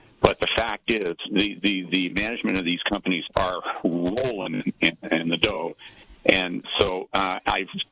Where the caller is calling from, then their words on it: Calistoga, California, United States; I'm calling from Calistoga.